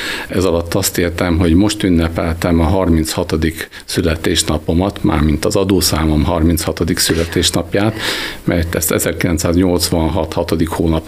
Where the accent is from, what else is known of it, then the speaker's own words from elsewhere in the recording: Baja, Bács-Kiskun, Hungary; born there; Én Baján születtem, és talán itt Kiskunhalason úgy ismernek, hogy